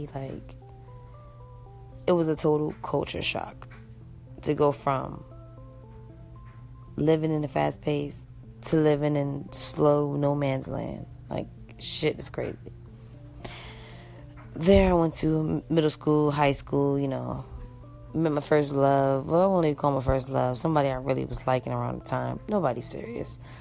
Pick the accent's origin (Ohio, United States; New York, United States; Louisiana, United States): New York, United States; New York City; born there; I was born in New York City in Bronx Lebanon Hospital in 1986.